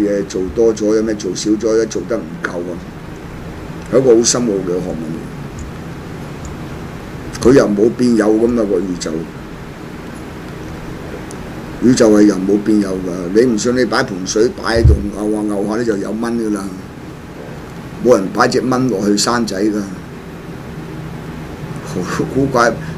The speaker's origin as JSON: {"language": "Cantonese", "country": "China", "said": "我哋係中國人"}